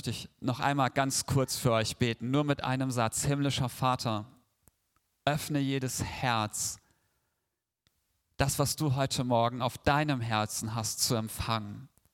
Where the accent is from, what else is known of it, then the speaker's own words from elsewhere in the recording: Weener, Lower Saxony, Germany; ich komme ja aus Vena. Hast du schon mal was von Vena gehört?